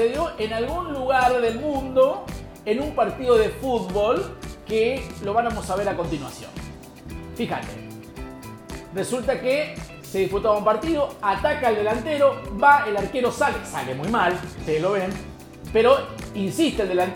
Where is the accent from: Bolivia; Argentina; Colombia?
Argentina; Saladas, Corrientes; cosas que pasaban cuando jugábamos ahí en la cortada en mi pueblo, Saladas, al fútbol, a la siesta.